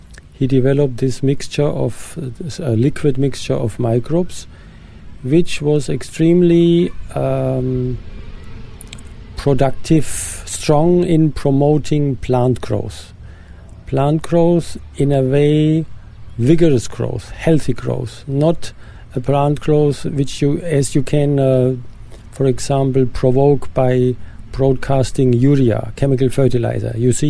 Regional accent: Germany; moved away as an adult; I'm originally from Germany. I have been now in Oroville continuously since 1988, so the last 20 years.

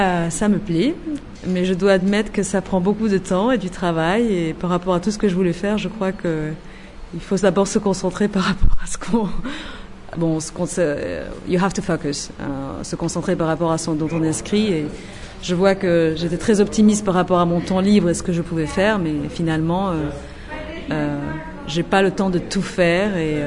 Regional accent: Netherlands; French is a second language; je viens des Pays-Bas et je suis arrivée il y a une semaine

